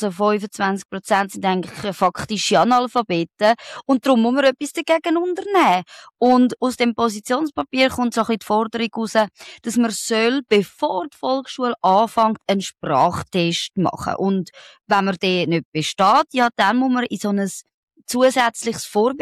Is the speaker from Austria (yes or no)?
no; Switzerland; German is a second language; und Schweizerin bin ich auch noch.